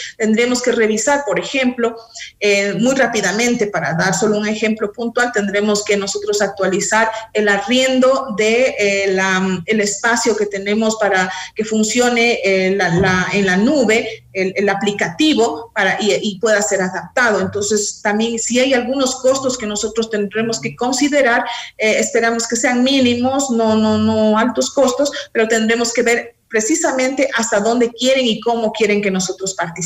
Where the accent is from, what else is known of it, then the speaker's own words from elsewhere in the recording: Ecuador; Todos somos ecuatorianos y todos sentimos esa necesidad